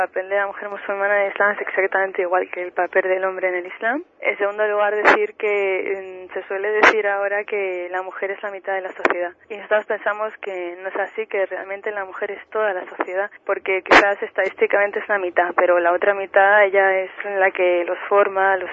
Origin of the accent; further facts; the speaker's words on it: Spain; Primero porque somos españoles y los que habían sido asesinados eran nuestros hermanos y hermanas, nuestros compatriotas.